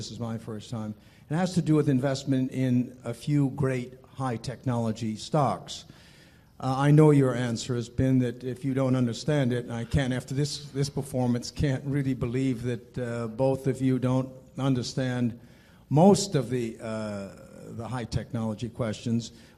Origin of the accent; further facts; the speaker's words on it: London, United Kingdom; from London.